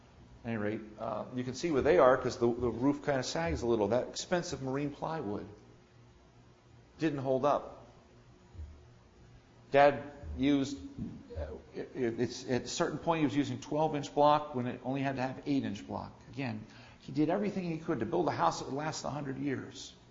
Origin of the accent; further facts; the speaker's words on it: Delaware Valley, United States; That's just wrong for somebody born and raised in the Delaware Valley.